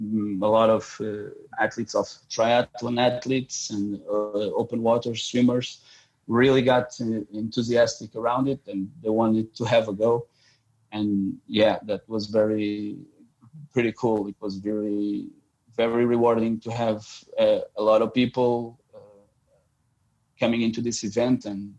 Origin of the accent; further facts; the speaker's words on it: Lisbon, Portugal; English is a second language; 30K south of Lisbon, my hometown